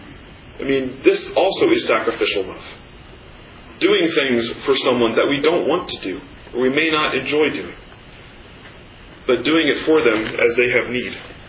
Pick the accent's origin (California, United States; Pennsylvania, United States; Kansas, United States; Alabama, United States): Kansas, United States; Shawnee; there's one man in the church I grew up in Shawnee, Kansas.